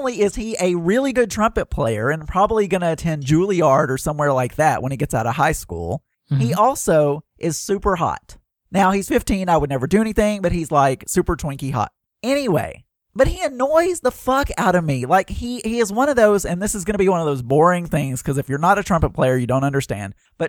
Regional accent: Southern United States, United States; I'm sure there are going to be some Southern people that disagree with me, but I'm from the South, and in the South, where people are not as open to gayness

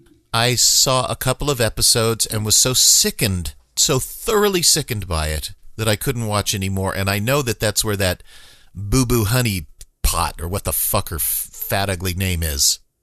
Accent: Canoga Park, California, United States; I was raised in Canoga Park, California, a small suburb that is approximately 15 minutes away from where I live now.

